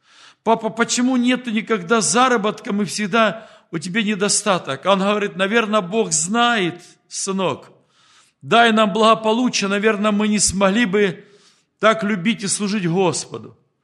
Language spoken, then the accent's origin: Russian; Horlivka, Donetsk Oblast, Ukraine; Я также родом с Горловки, там, где идет война.